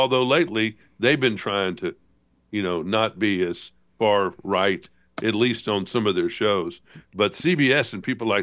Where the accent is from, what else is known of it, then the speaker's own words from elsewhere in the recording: Montgomery, Alabama, United States; I'm raised in Montgomery, Alabama, of all places, you know, the cradle of the Confederacy.